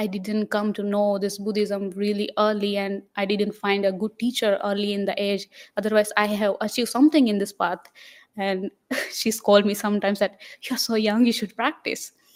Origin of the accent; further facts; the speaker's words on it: Gujarat, India; born there; first language Gujarati; English is a second language; As I say, I born in Gujarat, so Gujarati is like my mother language. But I can speak Marathi also.